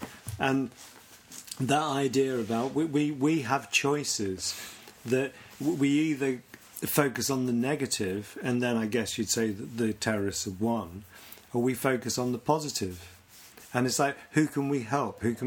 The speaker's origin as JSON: {"language": "English", "country": "United Kingdom", "said": "And one of the things about being British is the British Reserve has always been to be the reasonable chaps."}